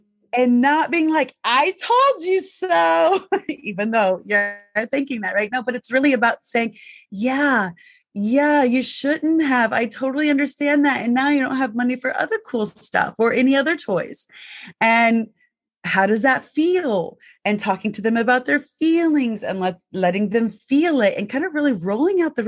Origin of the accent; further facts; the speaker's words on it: the South, United States; like for me, I was raised in the South. It was not uh-huh. It was yes, ma'am, no, ma'am, yes, sir, no, sir.